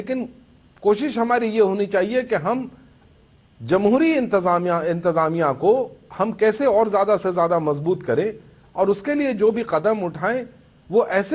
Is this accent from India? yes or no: yes; India; میں تو مصر کا باشندہ نہیں ہوں، شہری نہیں ہوں، میں تو ہندوستانی ہوں